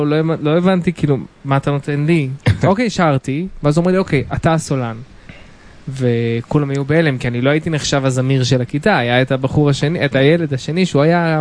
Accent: Jerusalem, Jerusalem District, Israel; אנחנו נמצאים כעת בהר שמואל, בואו נספר להם. הגענו, אני גדלתי פה מגיל 13, לפני כן היינו גרים פה, גם קרוב ברמות.

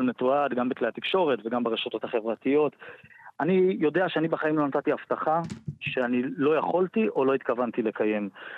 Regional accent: Ramat Gan, Tel Aviv District, Israel; אני גדלתי בעיר הזו, כל חיי אני גר בה וגדלתי בעיר הזאת

